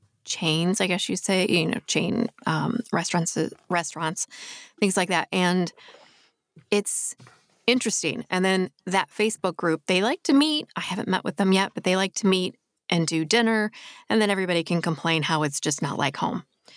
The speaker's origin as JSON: {"language": "English", "region": "New York", "country": "United States", "said": "And as a New Yorker, I'm going to be judgy."}